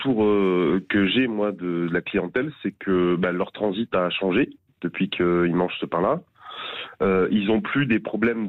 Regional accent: Perpignan, Occitanie, France; Donc, j'ai quitté Perpignan pour aller à Montpellier à l'université.

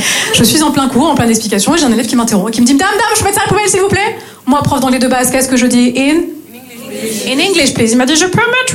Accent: Northeast France, France; now in Marseille, France; Je viens du nord-est de la France et je me suis installée ici à Marseille il y a tout juste 3 ans et demi. Alors je pense que vous l'avez compris, à Nancy j'étais prof d'anglais

